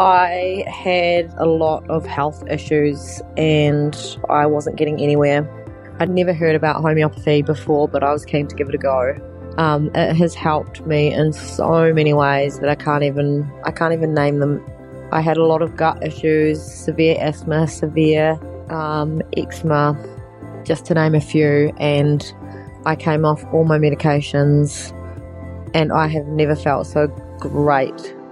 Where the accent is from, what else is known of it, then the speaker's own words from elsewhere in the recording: Perth, Western Australia, Australia; I am from Perth